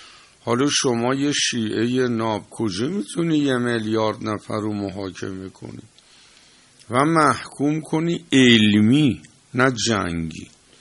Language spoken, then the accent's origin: Persian; Iran; نگفتم من ایرانیم